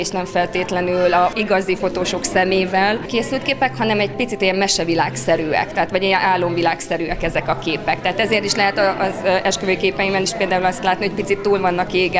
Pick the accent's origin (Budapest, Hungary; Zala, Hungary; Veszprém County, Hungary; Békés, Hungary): Békés, Hungary; Mezőberény; born there; tehát ez az én szülővárosom, innen indultam, és ide mindig nagyon nagy örömmel jövök haza